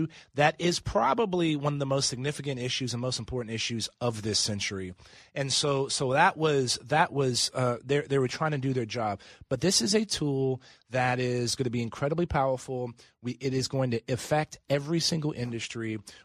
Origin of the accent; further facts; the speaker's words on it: United States; born there; I'm lucky to have been born in America.